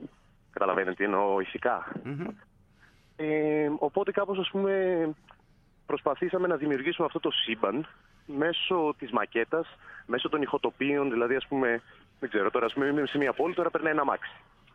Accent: Thessaloniki, Central Macedonia, Greece; Για αρχή, από τα 5 άτομα που σας είπα ότι είναι επί σκηνής, οι 4 είμαστε Θεσσαλονικείς.

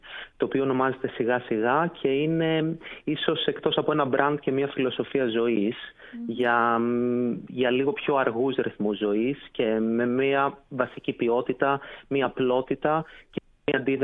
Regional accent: Ilektra, Peloponnese, Greece; περνάω αρκετό χρόνο στο χωριό μου στην Άνω Μεσσηνία, στην Ηλέκτρα. Και σύντομα ελπίζω κιόλας με τη σύντροφό μου να μετακομίσουμε πιο κοντά εκεί πέρα, ίσως στην Καλαμάτα, όχι στο χωριό, γιατί είναι ένα πολύ μικρό χωριό με όχι πολλούς κατοίκους.

